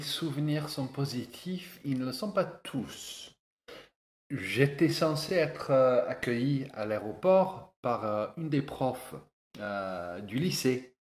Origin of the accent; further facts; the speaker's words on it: Liverpool, North West England, United Kingdom; French is a second language; now in France; Je suis anglais de naissance, je suis de Liverpool, je suis français maintenant, français et britannique, j'ai pris la nationalité, je suis francophone, j'espère